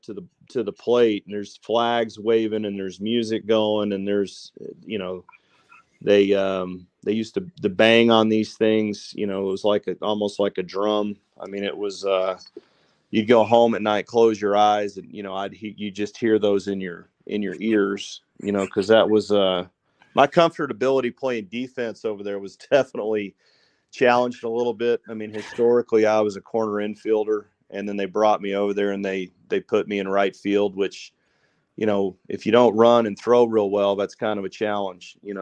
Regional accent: Texas, United States; You know, I grew up in West Texas, so we obviously that wasn't an option where I grew up.

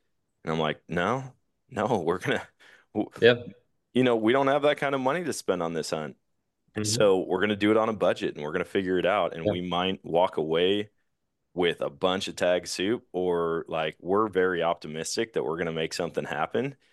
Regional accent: Eau Claire, Wisconsin, United States; I grew up in Eau Claire, Wisconsin, and it was just, there was so much opportunity and we just didn't take advantage of it for whatever reason.

